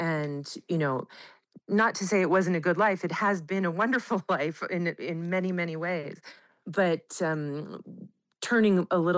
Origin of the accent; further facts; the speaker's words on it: Chico, California, United States; this book, in a lot of ways, is about getting back to myself and to the kid I was growing up in Chico, really.